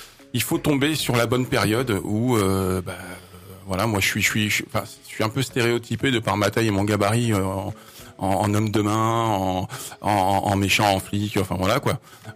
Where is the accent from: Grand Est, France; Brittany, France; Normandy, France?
Normandy, France; Moi, j'ai grandi en Normandie, mais je suis redescendu.